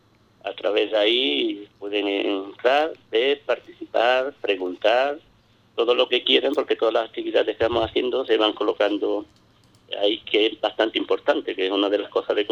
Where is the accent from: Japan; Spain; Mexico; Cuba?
Spain; Ubrique, Andalusia; somos de Ubrique